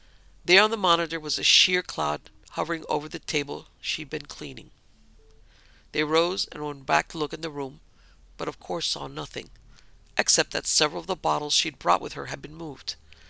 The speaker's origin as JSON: {"language": "English", "town": "Ravenswood", "region": "West Virginia", "country": "United States", "tie": "born or raised there", "said": "I grew up in Ravenswood, West Virginia. My parents were the proprietors of the local Washington Motel. As a result, I practically grew up there, as did my older sister and brother."}